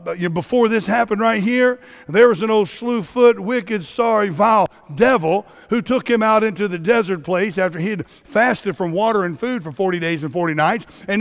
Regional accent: Florida, United States; Now, I grew up in South Florida where if you want to be executed back in the day, that's where you went.

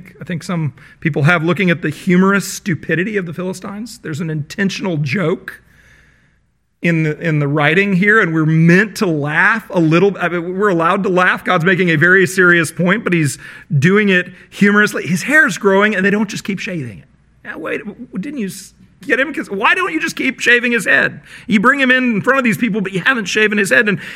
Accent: Virginia, United States; when I was growing up in Virginia, it was the West Virginia that we told all those jokes about.

